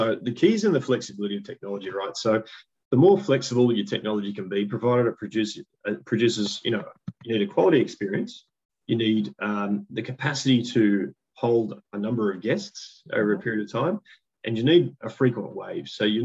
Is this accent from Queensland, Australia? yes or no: no; Sydney, New South Wales, Australia; You know, I grew up in the West and that Western Sydney area has just grown immeasurably.